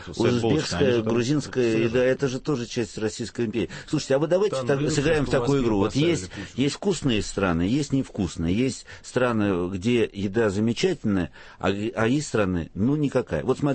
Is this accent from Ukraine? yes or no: no; France; поскольку детство провел во Франции, то каперство для меня было, ну, нормально совершенно.